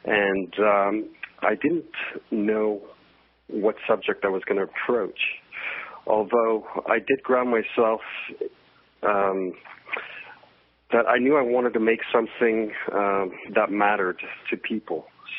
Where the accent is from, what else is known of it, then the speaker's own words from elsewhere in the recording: Quebec, Canada; first language French; English is a second language; I'm from Canada. I come from a small town in northern Quebec. So French is my first language. I'm French Canadian.